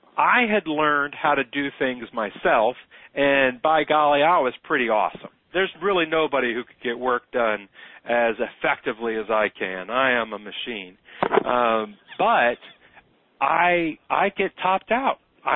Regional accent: the South, United States; Lee, you're from the South, I'm from the South.

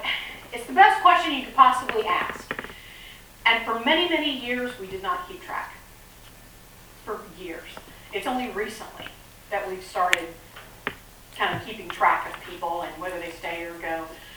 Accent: Houston, Texas, United States; So I'm from Houston. You don't want me working in the China Pavilion.

